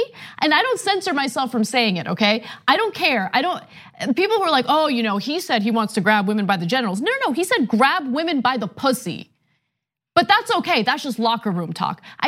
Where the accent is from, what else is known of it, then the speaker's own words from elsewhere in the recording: United States; for me as an American, I took advantage of something like that.